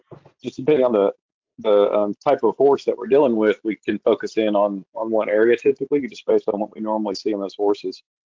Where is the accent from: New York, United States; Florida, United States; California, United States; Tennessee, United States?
Tennessee, United States; also born or lived in Oklahoma / Texas / Arizona; I grew up in Tennessee, and then I ended up going to Oklahoma State for college and ended up at Texas A&M for veterinary school.